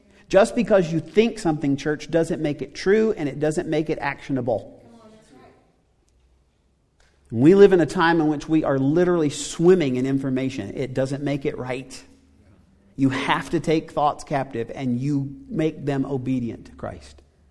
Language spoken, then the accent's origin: English; the South, United States; I guess since I grew up in the South, I would just say, you better mind your manners.